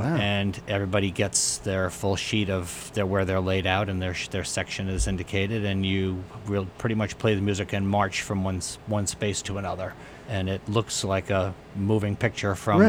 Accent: East Hampton, New York, United States; I grew up in East Hampton, actually. Went to East Hampton High School and really only left the area to go to college and have been back here ever since I basically graduated.

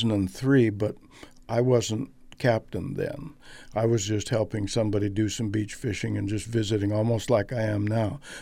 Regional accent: Alaska, United States; I was born in Kanakanak.

